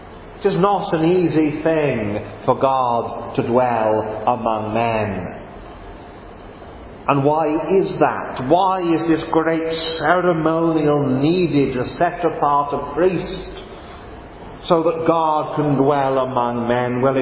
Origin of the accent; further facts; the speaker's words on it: East of England, United Kingdom; I remember as a boy and growing up in Norfolk, we would occasionally go over to Bungie on the Norfolk-Suffolk border